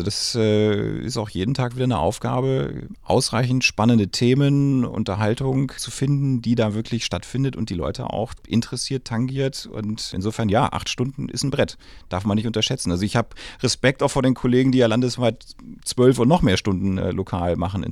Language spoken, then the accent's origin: German; Lübeck, Schleswig-Holstein, Germany; also born or lived in Kiel / Bielefeld / Berlin; now in Ruhr area, Germany; Also ich bin eigentlich Kind des Nordens, gebürtiger Kieler, in Lübeck aufgewachsen und dann durch Stationen Bielefeld, Berlin, letzten Endes vor 15 Jahren mal hier im Ruhrpott gelandet.